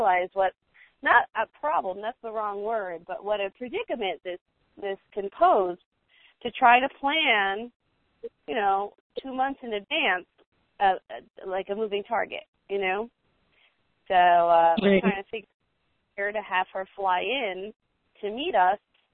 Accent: New Jersey, United States; I grew up on the Hudson River in New Jersey, on the Jersey side of the Hudson River.

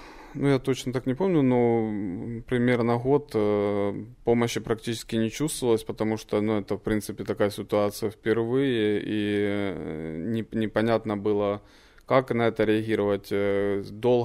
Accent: Donetsk, Donetsk Oblast, Ukraine; я сам приехал летом с Донецка, переехали с женой уже

